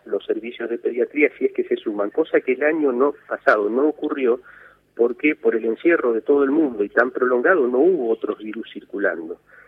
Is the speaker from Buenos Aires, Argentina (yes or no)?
no; Rosario, Santa Fe, Argentina; Yo soy de Rosario